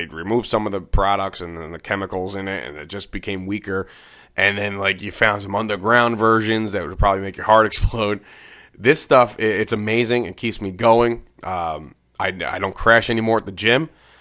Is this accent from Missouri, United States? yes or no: no; New Jersey, United States; And I'm from New Jersey, so when I go into New York and I travel on these highways